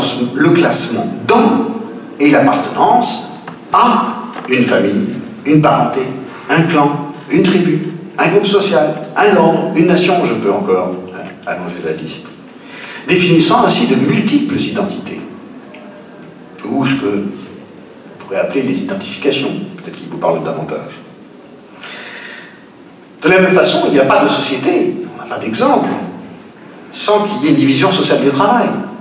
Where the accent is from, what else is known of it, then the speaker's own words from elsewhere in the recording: Rennes, Brittany, France; moi je suis de Rennes, à Rennes, il y a des quartiers, évidemment, comme tout le monde.